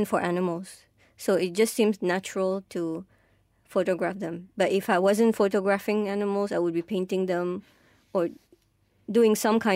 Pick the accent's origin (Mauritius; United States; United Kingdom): Mauritius; Mauritius definitely does not have as interesting wildlife as here.